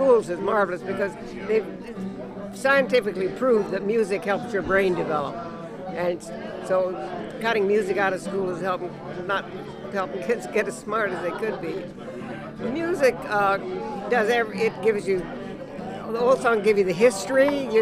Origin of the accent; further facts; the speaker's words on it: San Francisco, California, United States; San Francisco.